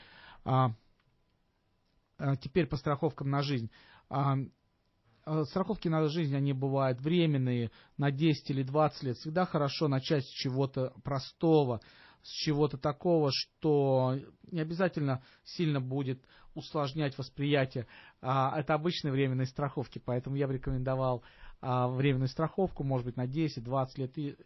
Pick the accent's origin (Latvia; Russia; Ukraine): Russia; moved away; потому что мы приехали из России, зачастую мы не понимаем разницу в страховых продуктах.